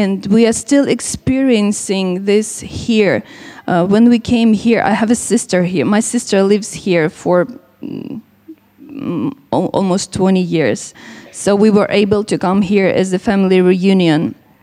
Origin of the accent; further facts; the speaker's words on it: Kharkiv, Kharkiv Oblast, Ukraine; English is a second language; We are from Kharkiv. It's the northern part of our country, and it's still hot on the map.